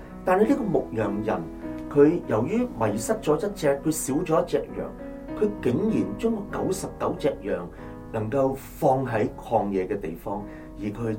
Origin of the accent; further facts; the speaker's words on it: Hong Kong; 当然我们可能我们香港人呢没有这种的经验